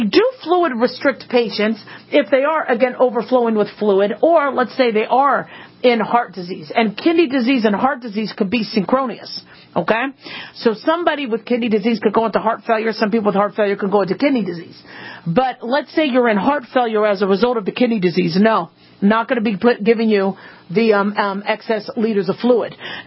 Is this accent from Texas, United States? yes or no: no; Phoenix, Arizona, United States; also born or lived in Las Vegas, Nevada; You know, growing up in Phoenix and Las Vegas, it's kind of dry, deserty weather, so you need hydration, you need fluid.